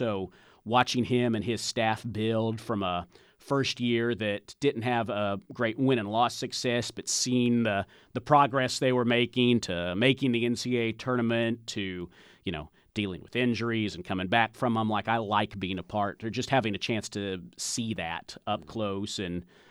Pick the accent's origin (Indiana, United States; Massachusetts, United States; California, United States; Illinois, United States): Indiana, United States; Growing up in Indiana, I loved the Indianapolis Colts, the Pacers, the Cincinnati Reds